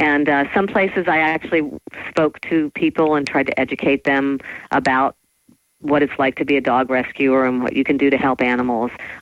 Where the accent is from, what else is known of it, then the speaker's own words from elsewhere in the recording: Queens, New York, United States; born there; I was born in Queens, but I always had a fantasy of living on the Upper East Side on Fifth Avenue.